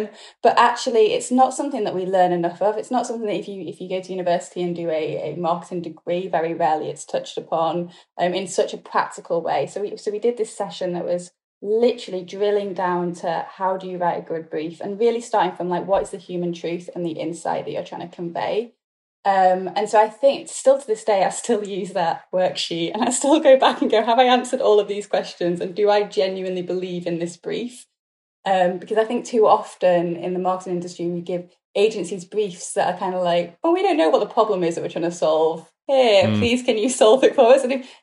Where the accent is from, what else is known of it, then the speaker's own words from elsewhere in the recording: United Kingdom; now in Los Angeles, United States; as the accent suggests, I'd rather be in LA than in rainy UK at the moment, as much as I love my home country.